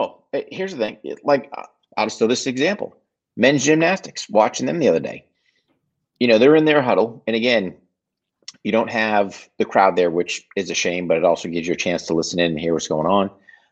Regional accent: United States; just because as an American, that's, there's no better team.

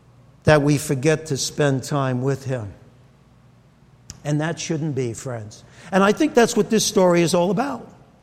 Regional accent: Brooklyn, New York, United States; I like to hear sirens. I grew up in Brooklyn.

